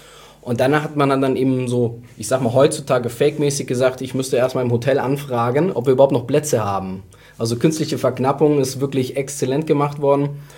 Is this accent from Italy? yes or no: no; Baden-Württemberg, Germany; now in Düsseldorf, Germany; 2014 vom Schwarzwald, also ich komme ursprünglich aus dem Süden, bin dann eben in Schwarzwald, vom Schwarzwald nach Düsseldorf im Ursprung gezogen